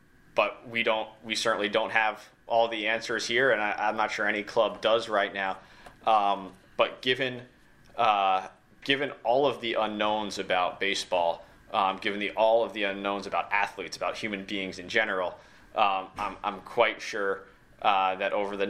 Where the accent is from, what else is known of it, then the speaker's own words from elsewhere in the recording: Northeast, United States; This was new to me because I grew up in the Northeast, but in the South, there's the traditional wedding cake, and then there's the groom's cake.